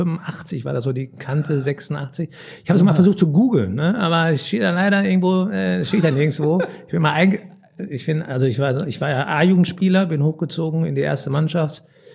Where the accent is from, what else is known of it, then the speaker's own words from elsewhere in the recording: North Rhine-Westphalia, Germany; Ich komme aus dem Ruhrpott, ne? Ich sag's mal so. Ich bin Ruhrgebietler, also echter Ruhrgebietler.